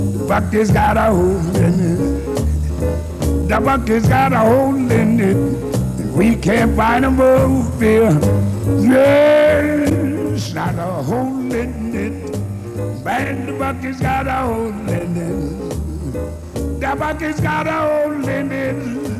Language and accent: English; New Orleans, Louisiana, United States; Right now, we go down to my hometown, New Orleans, Louisiana.